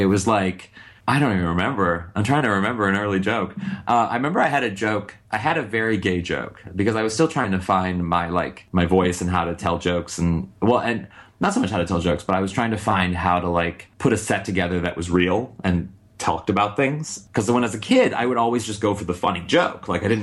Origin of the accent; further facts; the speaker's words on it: St. Louis, Missouri, United States; Yeah, I started, so when I was a kid, I'm from St. Louis, Missouri, and I graduated high school with Nikki Glaser